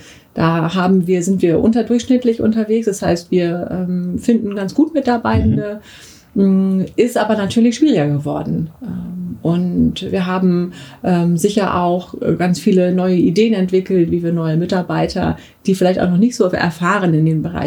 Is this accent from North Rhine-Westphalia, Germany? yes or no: no; Rotenburg, Lower Saxony, Germany; Ich bin selber aus Rodenburg-Würme.